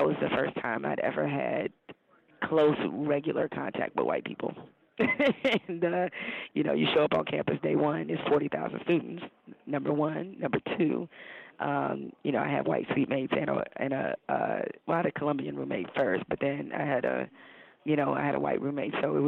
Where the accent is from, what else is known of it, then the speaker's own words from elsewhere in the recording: Detroit, Michigan, United States; I mean, I grew up in Detroit.